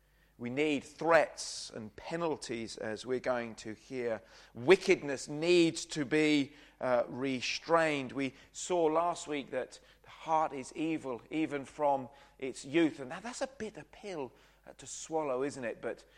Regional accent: Brighton, South East England, United Kingdom; I grew up in Brighton, many of you will know, and as I grew up there in a very, very, very liberal part of the world, in the 80s

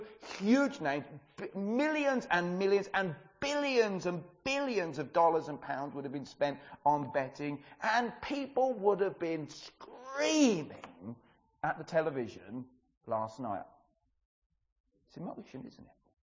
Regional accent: England, United Kingdom; I know we're English and we're British.

